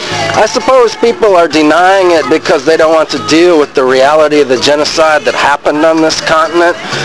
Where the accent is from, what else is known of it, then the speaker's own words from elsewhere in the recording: Amherst, Massachusetts, United States; Hi, I'm from Amherst, Massachusetts, and I'm not a student, but I'm a resident of this community.